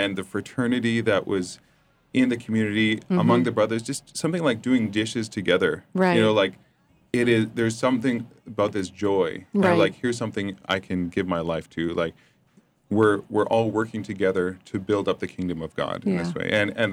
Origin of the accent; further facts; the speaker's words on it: Canada; Actually, no, I'm from Canada.